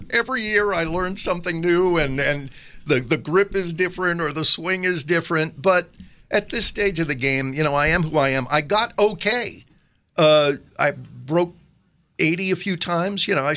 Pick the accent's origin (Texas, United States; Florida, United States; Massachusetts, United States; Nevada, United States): Massachusetts, United States; Boston; Oh, for heaven's sake, I grew up in the Boston area.